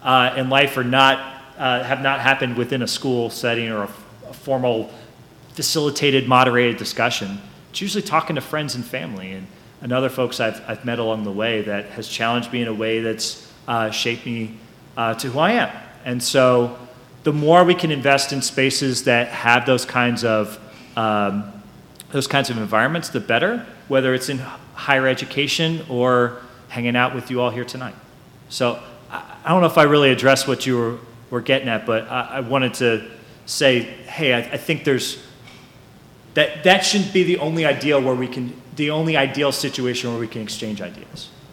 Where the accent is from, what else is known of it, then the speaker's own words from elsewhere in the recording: Indianapolis, Indiana, United States; both my parents are from Reading, Pennsylvania, but my father's job took him to Indianapolis, and so I grew up in Indianapolis.